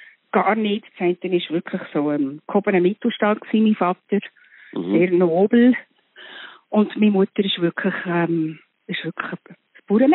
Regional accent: Bern, Switzerland; Und ich bin in Bern aufgewachsen.

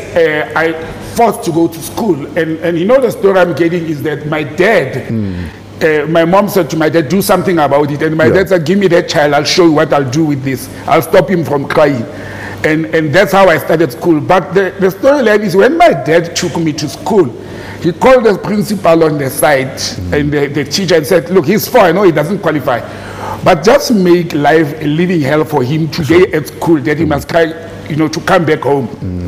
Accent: Randfontein, Gauteng, South Africa; But I grew up in Randfontein.

